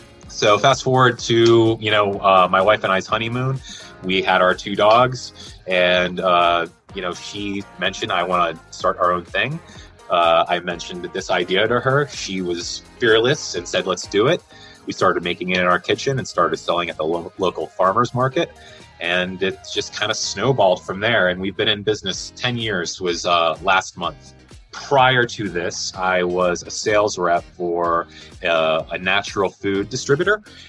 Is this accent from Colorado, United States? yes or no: yes; Longmont, Colorado, United States; I'm from Longmont, Colorado.